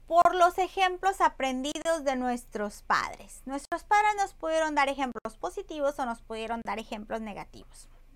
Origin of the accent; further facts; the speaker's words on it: Monterrey, Nuevo León, Mexico; Somos, en Monterrey, la ciudad que más Coca-Cola consume a nivel mundial.